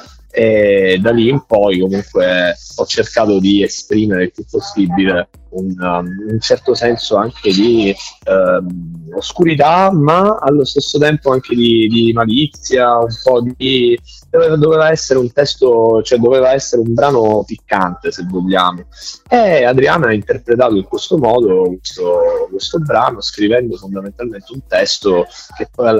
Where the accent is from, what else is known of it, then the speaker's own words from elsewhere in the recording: Messina, Sicily, Italy; Noi siamo di Messina, siamo siciliani